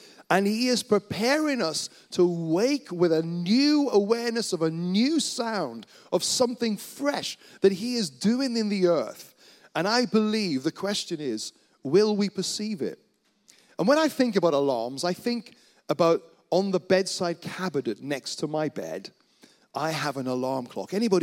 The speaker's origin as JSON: {"language": "English", "region": "Wales", "country": "United Kingdom", "said": "I'm from Wales originally"}